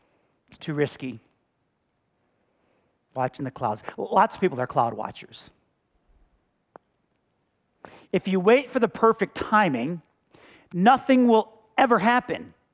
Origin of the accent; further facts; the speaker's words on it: Buffalo, New York, United States; also born or lived in Colorado; Now listen, I grew up in Buffalo, New York. I know about snow. I had it good in Colorado.